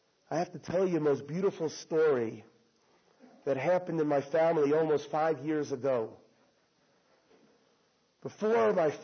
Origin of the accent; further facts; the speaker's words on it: Miami Beach, Florida, United States; Geller, we remember growing up in Miami Beach, my sisters and I, that for years and years, an elderly couple, Mr. and Mrs. Geller